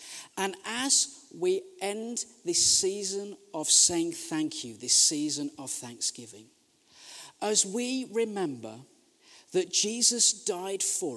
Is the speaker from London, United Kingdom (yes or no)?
no; West Midlands, United Kingdom; I'm from the West Midlands.